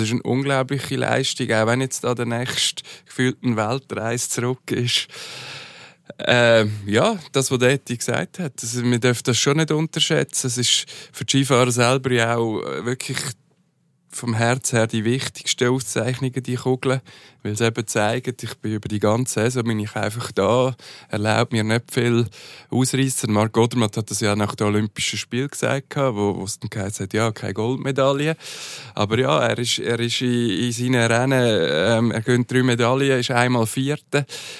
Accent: Switzerland; wir sind erfolgsverwöhnt mit beiden Sportlern als Schweizer Sportfans

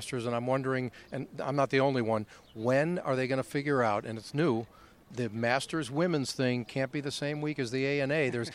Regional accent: Los Angeles, California, United States; welcome back to Los Angeles. This is my hometown

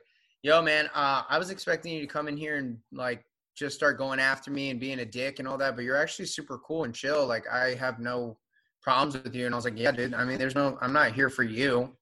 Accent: Florida, United States; now in Los Angeles, United States; I'm from Florida, but I live in LA now.

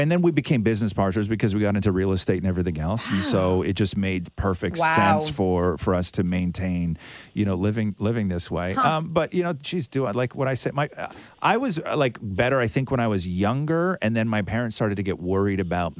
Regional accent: Acton, Ontario, Canada; No. I grew up in Acton.

